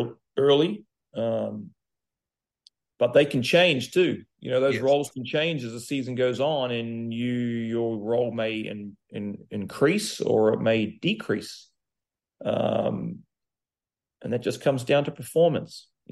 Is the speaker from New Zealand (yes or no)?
yes; New Zealand; growing up in New Zealand, I lived on the farm